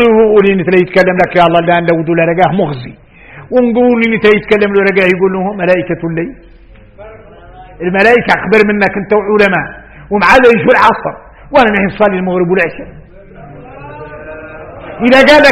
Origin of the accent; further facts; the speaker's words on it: Mauritania; وهو إحنا موريتاني عندنا شيء في الوقت